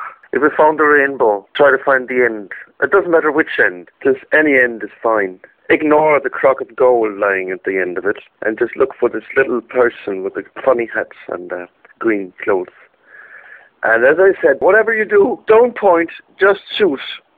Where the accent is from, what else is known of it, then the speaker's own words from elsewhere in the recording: Munster, Ireland; I'm from County Clare, Ireland.